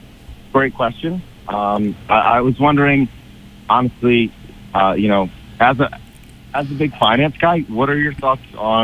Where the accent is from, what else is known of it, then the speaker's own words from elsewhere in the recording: Bethesda, Maryland, United States; also born or lived in Philadelphia; I was born in the Philadelphia area. My family moved to the Bethesda, Maryland area when I was probably around two and a half, three.